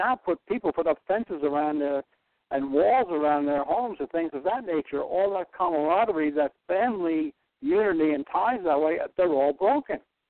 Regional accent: Bronx, New York, United States; I grew up in the Bronx. Now, people say, oh, the Bronx, what everything goes on there.

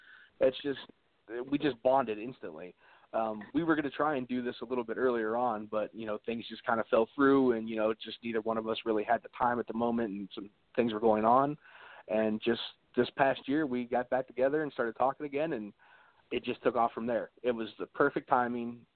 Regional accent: Ohio, United States; I'm actually from Northeast Ohio, but down here in Indiana

